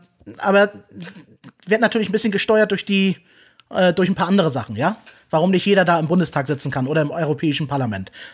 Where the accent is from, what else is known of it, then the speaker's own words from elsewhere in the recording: Turkey; Ich bin Türke.